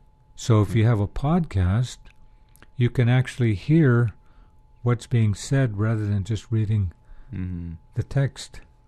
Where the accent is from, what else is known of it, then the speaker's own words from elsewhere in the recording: Alaska, United States; also born or lived in Ketchikan; I was born in Ketchikan, Alaska, but I didn't grow up there. I grew up in a village about 90 miles from there.